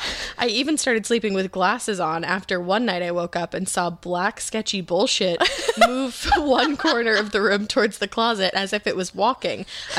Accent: Pittsburgh, Pennsylvania, United States; I'm from Pittsburgh.

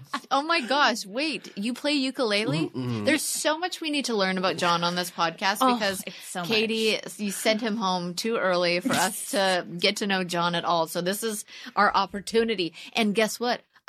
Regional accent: Canada; we're both Canadian and have birds.

